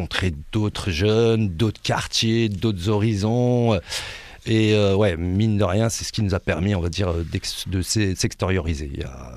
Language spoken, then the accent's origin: French; France; born there; je suis né en France, j'ai fait toutes mes études en France.